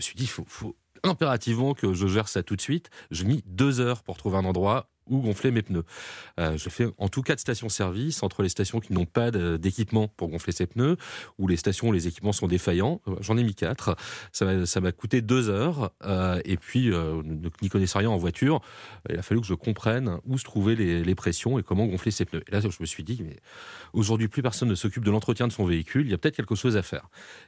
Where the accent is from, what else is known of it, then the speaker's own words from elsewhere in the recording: Paris, Île-de-France, France; je suis un vrai parisien.